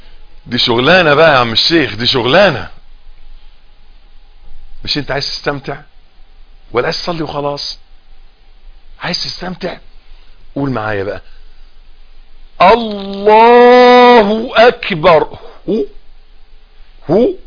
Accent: Egypt; بيقولوا عيبنا احنا كمصريين ان احنا بنتكلم من مناخيرنا، بنتكلمش من بقنا

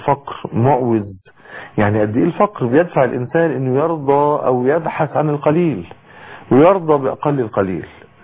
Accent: Egypt; في مية البحر عندنا في مصر، البحر الاحمر والبحر المتوسط

